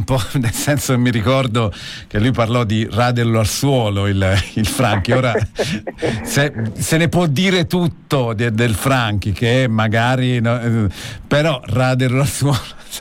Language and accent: Italian; Salerno, Campania, Italy; io penso ad esempio sono di Salerno